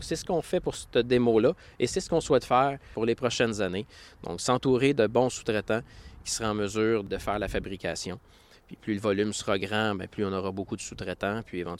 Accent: Quebec, Canada; Je suis natif de Lanaudière, okay.

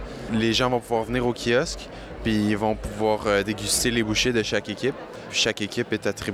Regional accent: Quebec, Canada; je viens des Cantons de l'Est.

